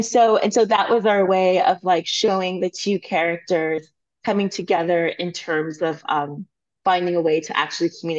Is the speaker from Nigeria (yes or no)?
yes; Nigeria; also born or lived in Canada; now in United States; So myself, I'm a double immigrant. You know, I immigrated from Nigeria to Canada, and then from Canada to the States.